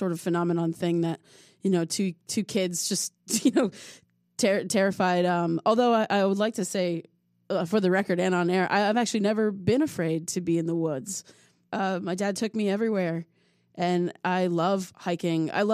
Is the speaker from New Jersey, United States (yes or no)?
yes; Somerville, New Jersey, United States; my hometown in you know, the Somerville, New Jersey area, and Hillsboro, and just New Jersey in general